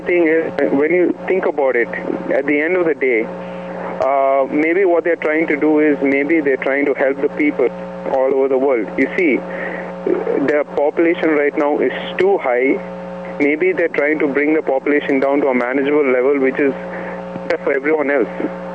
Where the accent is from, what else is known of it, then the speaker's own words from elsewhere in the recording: India; see, I come from a country where the population is very high. All right? I'm basically from India.